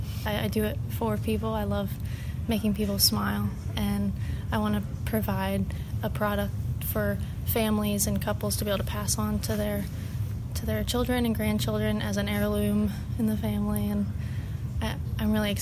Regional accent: Smithsburg, Maryland, United States; I'm from Smithsburg, Maryland.

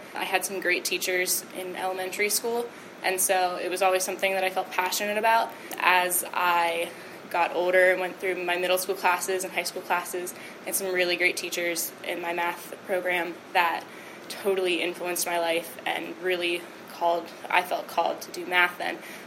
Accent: Martinsburg, West Virginia, United States; I'm from Martinsburg, West Virginia.

